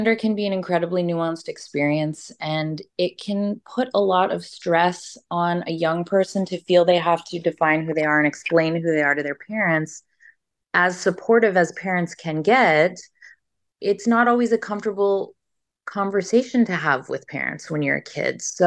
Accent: Canada; in addition to me being Canadian as well.

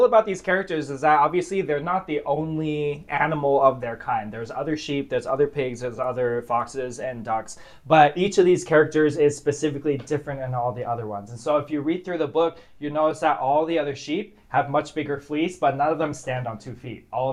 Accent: Las Vegas, Nevada, United States; And I was raised in Vegas, and so that's just the land of everything extra, a lot of showmanship.

